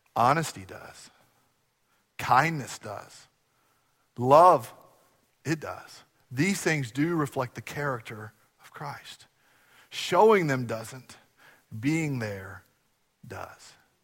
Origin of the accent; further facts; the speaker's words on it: United States; we said we're from America.